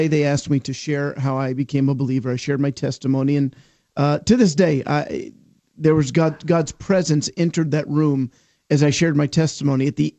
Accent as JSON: {"language": "English", "town": "Richmond", "region": "Virginia", "country": "United States", "tie": "born or raised there", "said": "I was raised Jewish, but I was raised in the South in Richmond."}